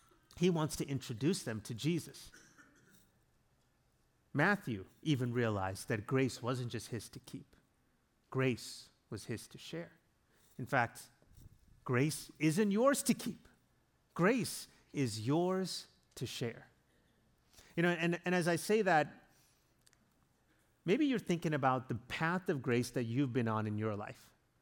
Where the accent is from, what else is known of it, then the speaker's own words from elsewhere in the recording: South Africa; And I grew up in South Africa.